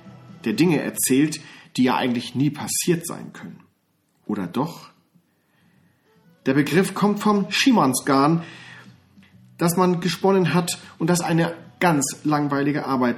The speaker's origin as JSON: {"language": "German", "region": "Northern Germany", "country": "Germany", "said": "der mich als Norddeutscher natürlich besonders erfreut hat."}